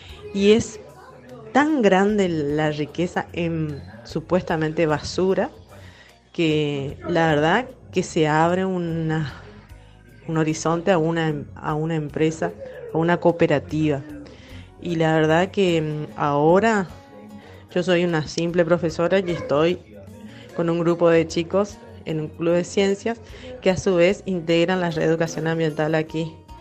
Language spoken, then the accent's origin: Spanish; Goya, Corrientes, Argentina; de Goya Corrientes.